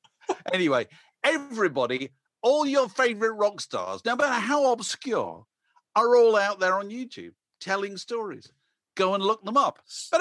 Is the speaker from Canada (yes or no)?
yes; Canada; We're Canadian.